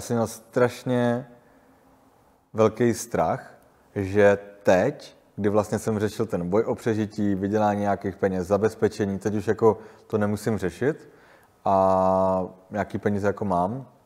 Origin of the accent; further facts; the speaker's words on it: Zlín, Zlín Region, Czechia; moved away as an adult; now in Prague, Czech Republic; v 19 letech, kdy vlastně jsme se přestěhovali do Prahy, ze Zlína do Prahy